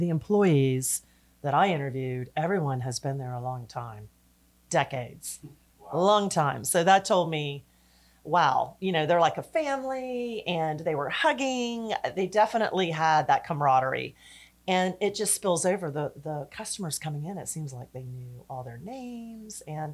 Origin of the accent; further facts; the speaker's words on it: the South, United States; Well, I'm from the South